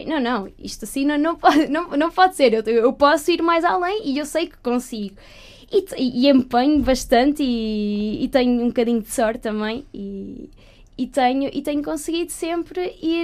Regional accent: Portugal; moved away; Porque eu vinha de Portugal, para mim estava ótimo, mas abaixo da média.

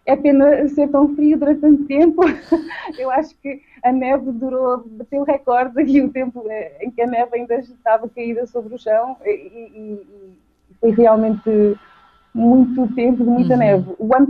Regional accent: Portugal; E gosto muito de ser portuguesa, toda a gente sabe que eu sou portuguesa. Eu não tenho sotaque quando falo inglês, mas eu faço questão de dizer que sou portuguesa, assim que eu conheço alguém.

